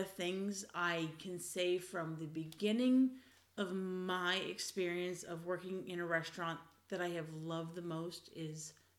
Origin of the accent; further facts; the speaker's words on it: California, United States; Like, I'm born and raised in California, but, like, I've been in other parts of the country